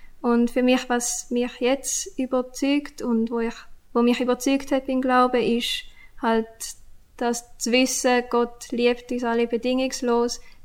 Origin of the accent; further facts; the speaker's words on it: Taiwan; moved away as an adult; now in Switzerland; Ich bin in Taiwan aufgewachsen, bin dort geboren und mit 18 bin ich zum ersten Mal in die Schweiz gekommen, um hier zu leben und zum Theologie zu studieren.